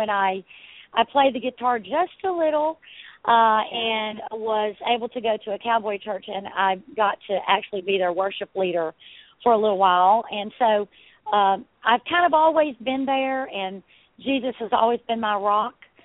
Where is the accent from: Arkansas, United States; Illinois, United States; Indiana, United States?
Arkansas, United States; West Memphis; I grew up in West Memphis, Arkansas, later moved to Marion, Arkansas, and went to school at Marion.